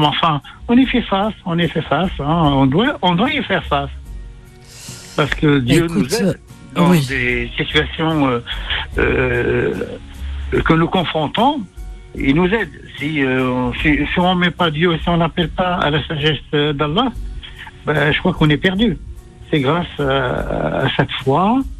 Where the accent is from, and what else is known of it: Algeria